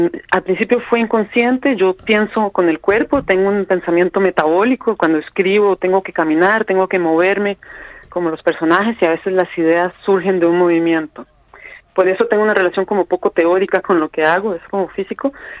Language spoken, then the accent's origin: Spanish; San José, Costa Rica; crecí en San José, y es una ciudad que es considerada como una ciudad muy fea, y a mí es la ciudad en la que me descubrí a mí misma